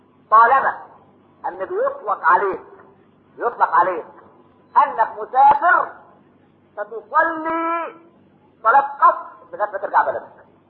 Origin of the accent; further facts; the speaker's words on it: Minya, Minya Governorate, Egypt; فاكر زمان على المحطة عندنا في المنيا